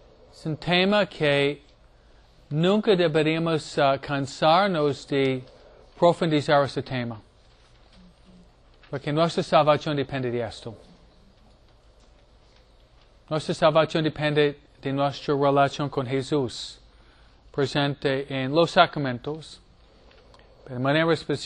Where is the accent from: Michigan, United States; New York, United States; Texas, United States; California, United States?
Michigan, United States; Detroit; born there; Yo nací en Detroit, la ciudad de los autos.